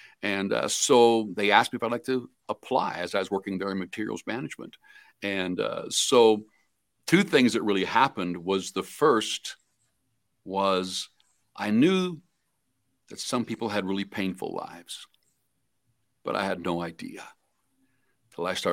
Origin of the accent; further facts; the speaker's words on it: Weldon, Saskatchewan, Canada; now in Winnipeg, Canada; No, I was born in Porcupine Plains, Saskatchewan.